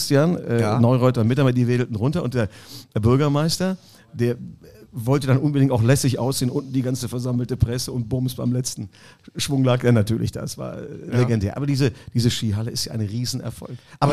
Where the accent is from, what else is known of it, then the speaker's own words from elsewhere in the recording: Neuss, North Rhine-Westphalia, Germany; also born or lived in Düsseldorf; ich bin ja hier in Düsseldorf geboren und dann in Neuss.